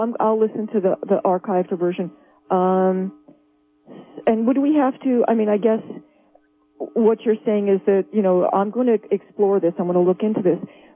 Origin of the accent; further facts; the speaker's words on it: New Jersey, United States; Hi, I'm from New Jersey.